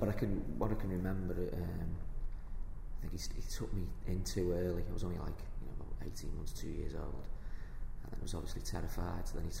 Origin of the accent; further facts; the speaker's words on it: Fazakerley, North West England, United Kingdom; born there; I was born in Fazakerley.